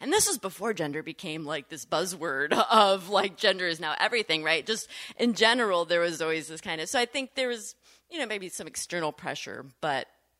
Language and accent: English; Grand Rapids, Michigan, United States; I grew up in the Grand Rapids area, right? Grew up in the Reformed Church of America. Church was a really big part of my life.